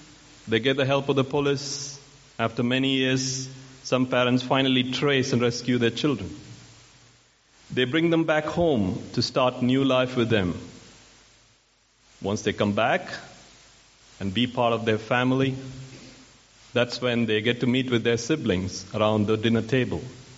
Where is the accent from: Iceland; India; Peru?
India; South India; Growing up in South India, I have read stories in newspaper of children rebel against their parents and run away to North India.